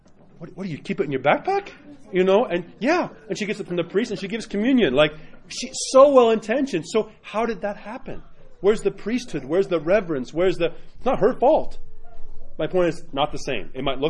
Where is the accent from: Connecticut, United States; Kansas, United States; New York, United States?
New York, United States; I grew up in New York.